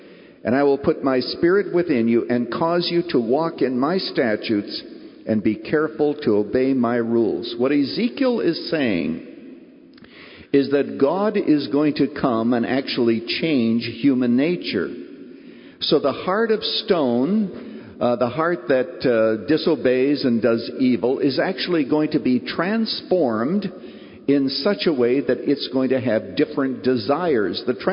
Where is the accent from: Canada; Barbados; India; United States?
Canada; I was a 14-year-old boy growing up in Canada.